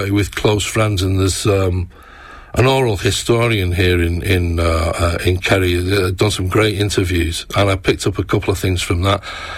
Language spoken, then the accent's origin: English; Manchester, North West England, United Kingdom; You know, I'm from Manchester.